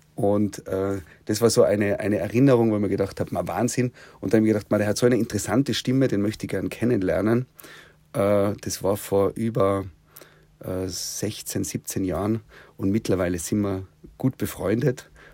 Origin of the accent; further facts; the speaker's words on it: Tyrol, Austria; doch, ich bin da aufgewachsen und komme aus Tirol